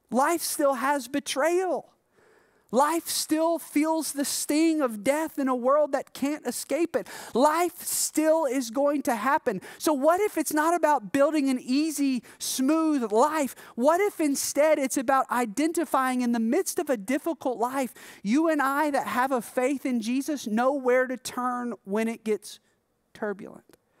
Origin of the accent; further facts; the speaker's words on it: Alabama, United States; also born or lived in South Carolina; We moved from South Carolina to Alabama. Alabama is where I ended up doing middle school and high school. We actually had a little bit of roots there.